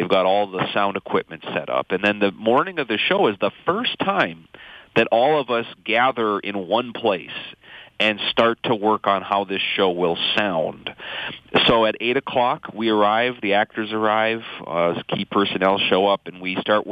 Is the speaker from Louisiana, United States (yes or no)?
no; Minnesota, United States; I grew up on the Iron Range, and I grew up in a trailer house on a family-owned junkyard.